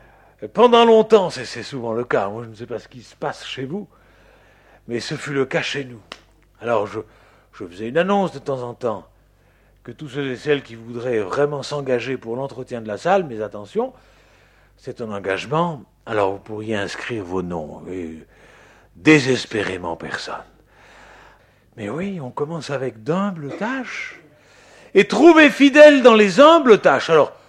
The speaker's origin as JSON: {"language": "French", "country": "France", "said": "Alors chez nous, en France, nous n'avions pas encore tous les 5 ans un contrôle obligatoire de nos véhicules."}